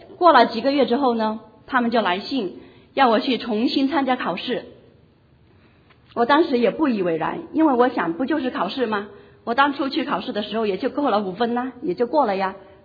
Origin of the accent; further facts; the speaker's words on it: China; 我也是来自大陆，同样生在红旗下，长在社会主义新中国，接受无神论的教育。